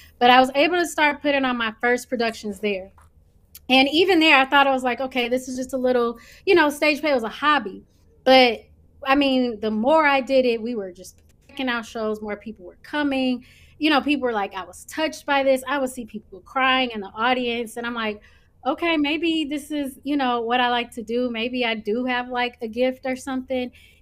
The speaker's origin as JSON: {"language": "English", "town": "Detroit", "region": "Michigan", "country": "United States", "tie": "born or raised there", "said": "Born and raised in Detroit, West Side, Southwest Detroit."}